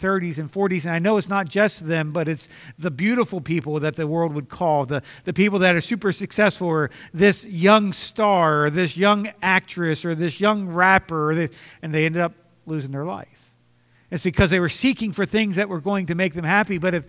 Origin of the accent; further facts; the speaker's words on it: United States; born there; We consider, hey, you know, I was born in America. That's a blessing.